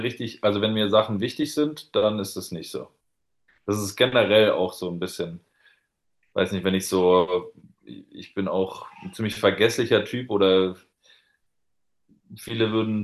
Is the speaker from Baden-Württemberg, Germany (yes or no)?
yes; Dossenheim, Baden-Württemberg, Germany; Ich bin ja kein Heidelberger an sich, ich bin ja Dossenheimer.